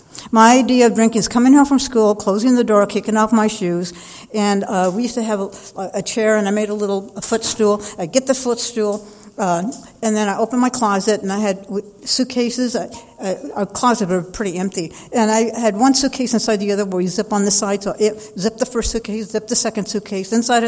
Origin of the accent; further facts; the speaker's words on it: Los Angeles, California, United States; also born or lived in Santa Paula; But anyway, I was born in Santa Paula, California. We moved to Los Angeles. My father bought a liquor store.